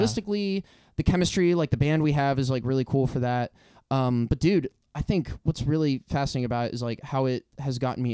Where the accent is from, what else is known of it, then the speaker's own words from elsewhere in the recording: Youngstown, Ohio, United States; you know, I'm from Youngstown originally, and, you know, those guys are from Youngstown.